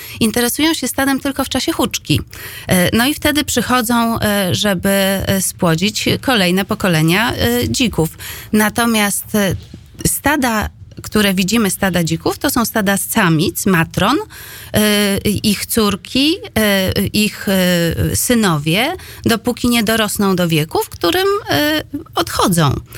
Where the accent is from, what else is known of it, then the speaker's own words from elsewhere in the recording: Warsaw, Masovian Voivodeship, Poland; ja się wyprowadziłam z centrum Warszawy i wychowałam się w Warszawie